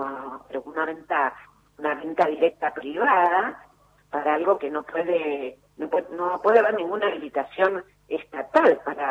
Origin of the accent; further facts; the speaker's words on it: Argentina; como muchos argentinas y argentinos